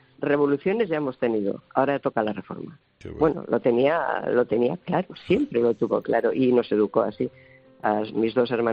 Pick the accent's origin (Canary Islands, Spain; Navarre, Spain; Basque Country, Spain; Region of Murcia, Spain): Basque Country, Spain; soy una vasca mestiza, o sea, una vasca auténtica, y soy vasca porque soy española. Porque, a ver, ser vasca es para un ciudadano español, en fin, pues un lugar de residencia, ¿no? Soy vecina del País Vasco